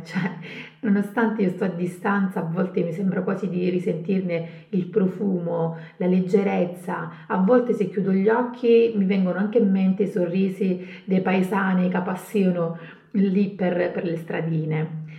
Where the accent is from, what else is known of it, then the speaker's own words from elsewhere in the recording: Sicily, Italy; Anche noi siciliani apprezziamo queste tipologie di esperienze, perché nonostante siamo cresciute, siamo nati in Sicilia, l'abbiamo vissuta